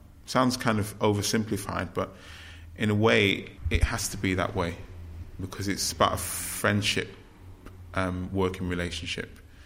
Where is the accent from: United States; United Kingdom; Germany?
United Kingdom; of African heritage, but born and raised in Britain. You know, growing up in the 70s and 80s